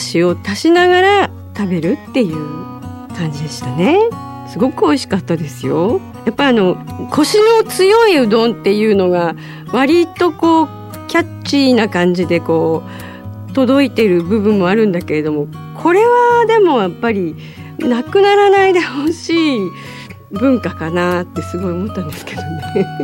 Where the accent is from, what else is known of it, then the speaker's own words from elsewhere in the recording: Kanto, Japan; 私は関東で育ちましたので、